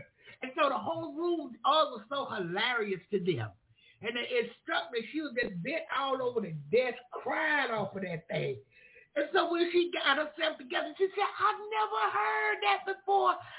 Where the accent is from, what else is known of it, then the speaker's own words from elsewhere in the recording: United States; Well, number one, I was from Duval County. I was from Duval County, Jerry, and I was never afraid.